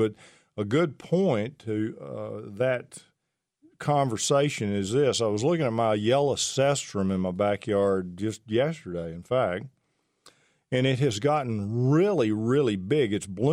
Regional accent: Pittsburgh, Texas, United States; You're from my original part of the world. You know, I'm from Pittsburgh, Texas, not too far away.

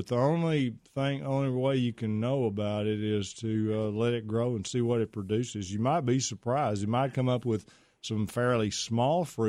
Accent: Pittsburgh, Texas, United States; I'm from Pittsburgh, Texas, just down the road from you, Cal.

